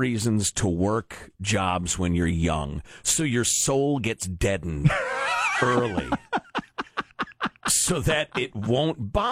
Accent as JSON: {"language": "English", "town": "Chicago", "region": "Illinois", "country": "United States", "said": "I appreciate that as a Chicagoan back in the day."}